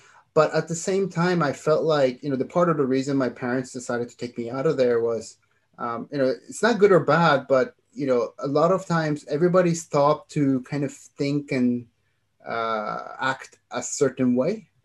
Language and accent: English; Japan; I was born and raised in Japan. So I actually went to Japanese kindergarten and elementary school until when I was in sixth grade